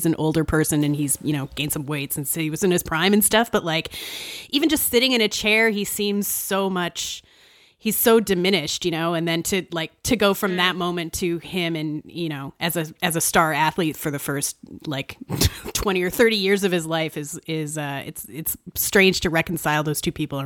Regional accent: Saskatchewan, Canada; I mean, I'm from Saskatchewan

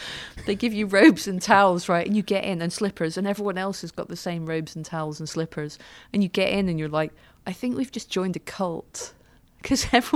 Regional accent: United Kingdom; Perhaps less so with my own. I am British.

